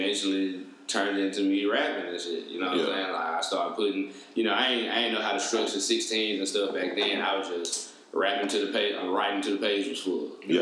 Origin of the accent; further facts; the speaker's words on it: Memphis, Tennessee, United States; now in Dallas, United States; Yeah, I've been in Dallas since 2000, though, but yeah, I'm from Memphis. Half my family stay in Dallas, half my family stay in Memphis.